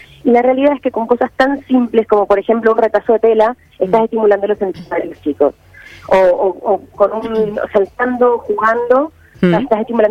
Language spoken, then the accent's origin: Spanish; Paraguay; accent: mixed; also born or lived in Buenos Aires, Argentina; No, yo soy de acá, soy de Buenos Aires, pero viví toda mi vida en Paraguay.